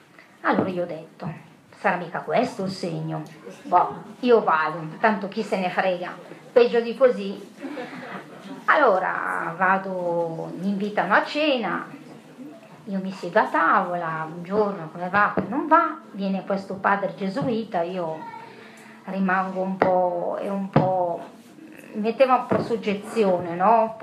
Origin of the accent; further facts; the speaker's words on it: Milan, Lombardy, Italy; sì, buongiorno a tutti, sono di Milano.